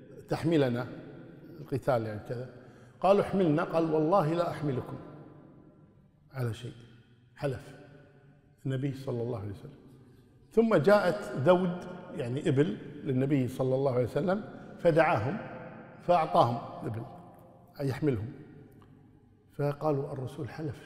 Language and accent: Arabic; Kuwait; لكن طبعا هذا مشكلة عندنا في الكويت هنا،